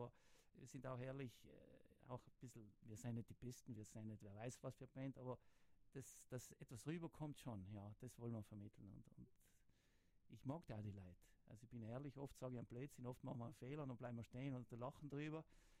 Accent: Trentino-Alto Adige, Italy; dass man Südtiroler Ärzte helfen kann als Südtiroler.

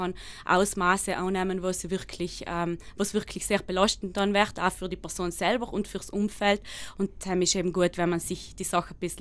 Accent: Ulten, Trentino-Alto Adige, Italy; also born or lived in Iran; Allem noch in Ulten ganz stark verwurzelt und wird sich auch nicht ändern.

